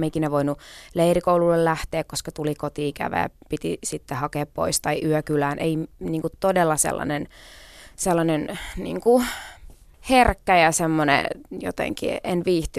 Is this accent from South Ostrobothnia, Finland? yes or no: no; Kerava, Uusimaa, Finland; born there; Mä oon syntynyt Keravalla. Mun isä on siis tosiaan Venäjältä, Pietarista kotosi. Ja äiti on tuolta vähän niin kuin Lapista, Rovaniemi, Kemi-Akselilta. Ja tapasivat sitten Leningradissa, silloisessa